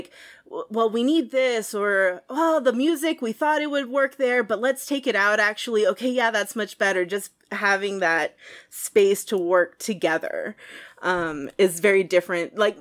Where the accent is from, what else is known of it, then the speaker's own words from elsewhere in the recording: San Antonio, Texas, United States; Like, I grew up in San Antonio, Texas, so... I'm sure everybody listening got a picture of what that political religious landscape might look like.